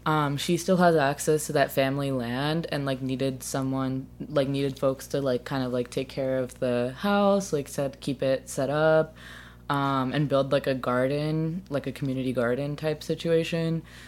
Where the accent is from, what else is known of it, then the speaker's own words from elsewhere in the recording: Los Angeles, California, United States; Well, where I'm from in LA, like the South Bay, it has a really big like punk